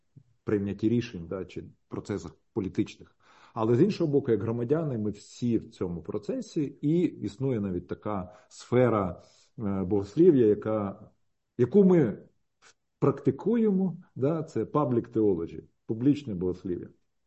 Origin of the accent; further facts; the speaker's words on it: Konotop, Sumy Oblast, Ukraine; born there; я народився в Конотопі, який є Сіверщиною і є Гетьманщиною.